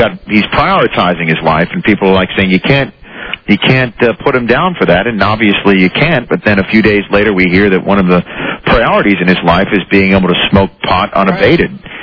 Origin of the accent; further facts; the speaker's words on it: New York City, New York, United States; which I'm from New York City, one of my buddies from intermediate school